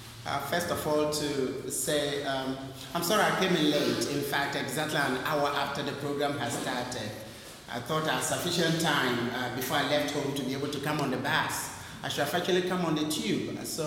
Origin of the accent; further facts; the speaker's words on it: Ghana; Yes, I'm from Ghana.